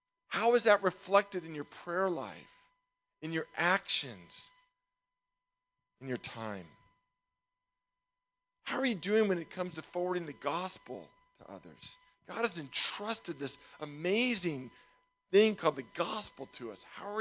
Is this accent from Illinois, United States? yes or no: no; Nevada, United States; Sean was from San Rafael, I was from Nevada, we were all from Marin.